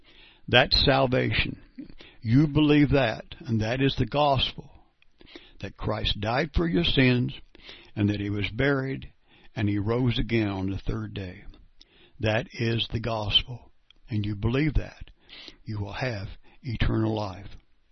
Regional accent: Perry, Kansas, United States; I'm from Perry, Kansas

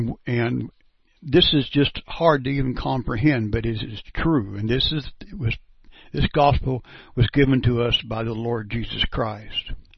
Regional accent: Perry, Kansas, United States; I'm from Perry, Kansas

